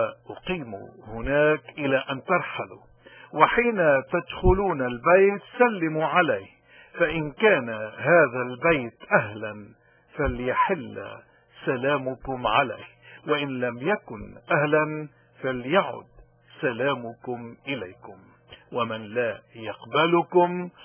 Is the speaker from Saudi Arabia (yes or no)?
no; Lebanon; شو بنقدر نحن كلبنانيين بالوضع اللي نحن فيه ناخد عبر من هالآيات المقدسة؟